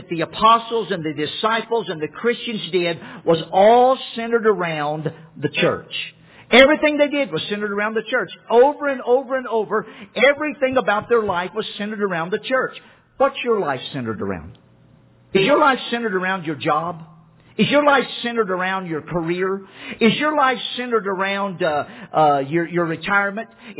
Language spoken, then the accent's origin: English; Louisiana, United States; I grew up down in Louisiana, right on the Texas border, and we rode in the rodeos when I was a teenage boy.